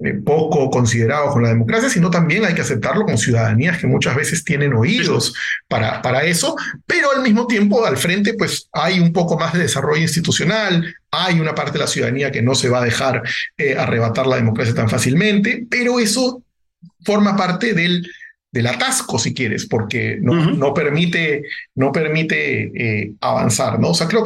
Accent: Peru; En mi país incluso, ¿no? En el Perú, por ejemplo, también

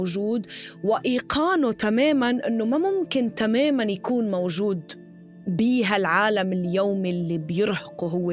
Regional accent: Tripoli, North Governorate, Lebanon; أنا من طرابلس وكتير بحب قلعة طرابلس

